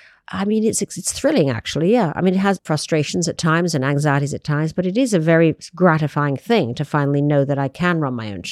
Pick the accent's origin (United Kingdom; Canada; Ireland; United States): United Kingdom; I'm British